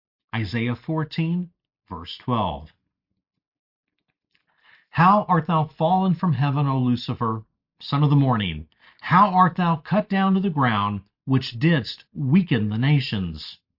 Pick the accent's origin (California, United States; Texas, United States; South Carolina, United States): Texas, United States; El Paso; in my hometown of El Paso, Texas